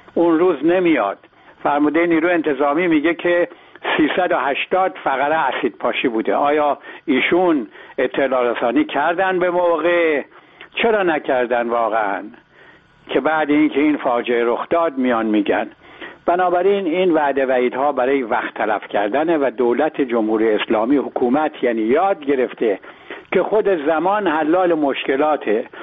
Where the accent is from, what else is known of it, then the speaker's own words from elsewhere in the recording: Iran; من به عنوان یک ایرانی